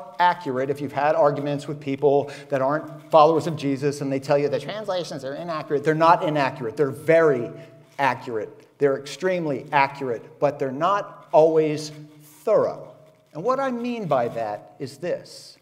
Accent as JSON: {"language": "English", "town": "Miami", "region": "Florida", "country": "United States", "said": "I'm from Miami."}